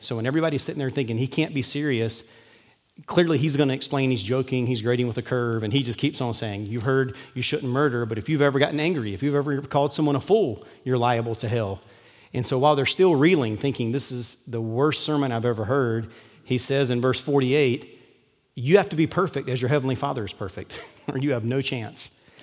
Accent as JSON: {"language": "English", "country": "United States", "tie": "born or raised there", "said": "I didn't grow up Catholic, Episcopalian, or any liturgical religious community, but I grew up in America"}